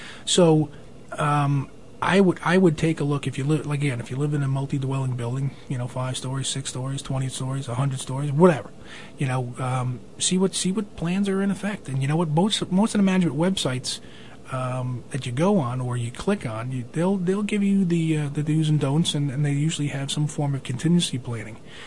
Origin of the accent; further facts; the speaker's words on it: New Jersey, United States; You know, I grew up here in the Bergen County area, and snow was deeper.